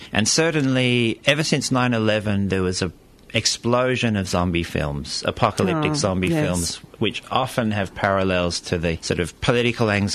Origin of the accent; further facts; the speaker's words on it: Australia; also born or lived in Liverpool, United Kingdom; And my mum's British, and dad and mum met in England. And I was born in Liverpool in the UK, but grew up in Australia my whole life. So we migrated here when I was a little baby.